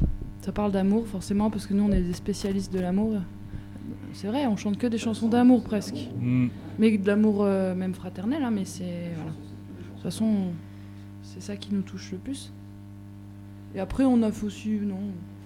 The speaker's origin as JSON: {"language": "French", "town": "Auton", "country": "France", "tie": "born or raised there", "said": "je parlais d'Auton, mon village natal."}